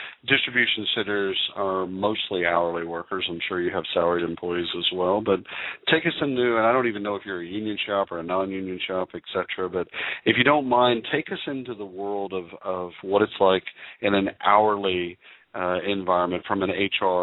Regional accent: Texas, United States; You know, I grew up in Texas, and great-great-great-grandfather fought for, you know, the beginning of Texas, the Republic of Texas. So I love Texas.

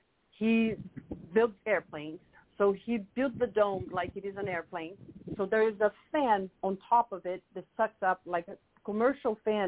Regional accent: Brazil; English is a second language; I mean, I grew up in Brazil.

